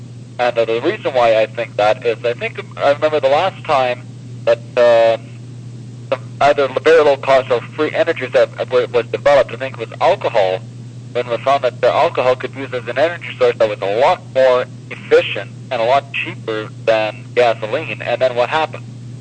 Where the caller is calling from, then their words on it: North Bay, Ontario, Canada; also born or lived in Iroquois Falls, Canada; from North Bay, Ontario, formerly from Iroquois Falls, Ontario.